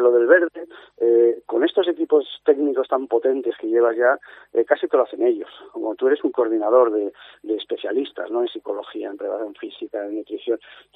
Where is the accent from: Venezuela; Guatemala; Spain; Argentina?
Spain; Asturias; Hombre, como asturiano, vería muy bien que estuviesen los dos.